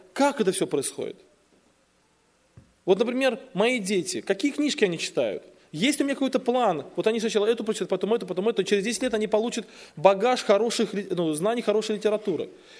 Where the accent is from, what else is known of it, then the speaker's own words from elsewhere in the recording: Tolyatti, Samara Oblast, Russia; Я же из Тольятти, там они выпускаются.